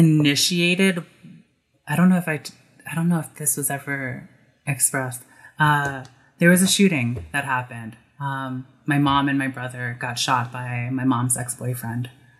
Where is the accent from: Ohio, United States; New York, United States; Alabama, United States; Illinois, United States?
New York, United States; So I've noticed that having the pleasure of being born here, I've been able to be around a bunch of different influences, a bunch of different cultures, perspectives.